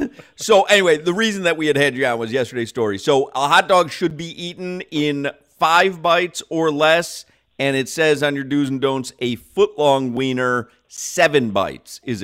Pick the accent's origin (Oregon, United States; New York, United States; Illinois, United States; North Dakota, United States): Illinois, United States; Chicago; But I'm from Chicago. I grew up in Chicago. That is hot dog central, and we love, you know, the neon green relish.